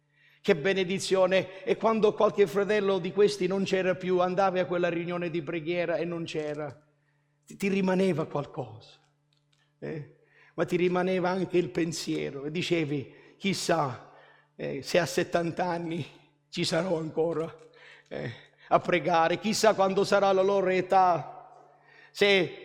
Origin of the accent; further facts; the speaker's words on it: Canada; i visi di tanti fratelli con cui sono cresciuto in Canada non ci sono più